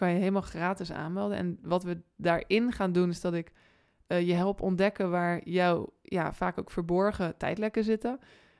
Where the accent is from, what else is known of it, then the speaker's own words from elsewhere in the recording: Rotterdam, South Holland, Netherlands; Ik ben een Rotterdamse, dus ik hou van niet lullen maar poetsen.